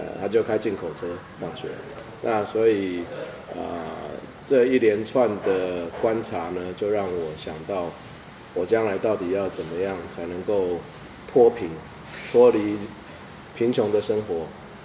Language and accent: Chinese; Tainan, Taiwan; also born or lived in Taipei / United States; 39届三年一班毕业。那我的家乡在台南乡下，国中毕业的时候到台北来参加联招，很幸运的进了建中，三年一班读社会组。